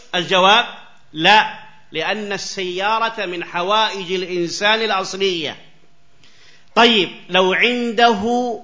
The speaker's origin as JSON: {"language": "Arabic", "country": "Saudi Arabia", "said": "المجمعة منطقة عندنا في السعودية."}